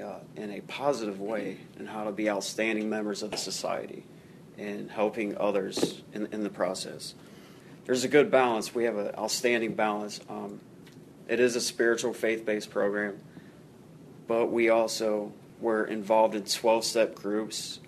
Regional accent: Lima, Ohio, United States; now in Dayton, United States

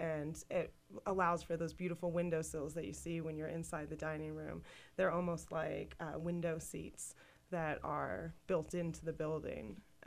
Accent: New York, United States; now in Utah, United States; I'm originally from New York, and then I went to college in California.

